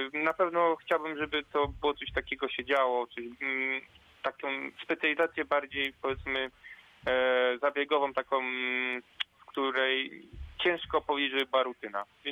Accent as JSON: {"language": "Polish", "town": "Sandomierz", "region": "Świętokrzyskie Voivodeship", "country": "Poland", "said": "Nie, jestem aż z województwa świętokrzyskiego, z miasta Sandomierz. Pozdrawiam bardzo serdecznie całe moje rodzinne miasto."}